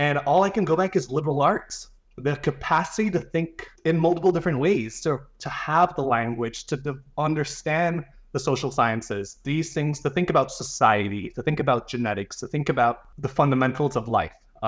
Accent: Belize; So I'm originally from Belize. And so growing up, I lived in a small town and there was one elementary school, one high school.

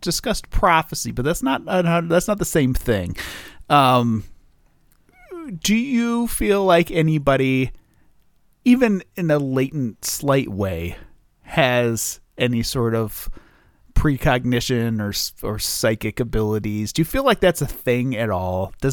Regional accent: Toledo, Ohio, United States; I live in Columbus now, but I grew up in Toledo on the lake.

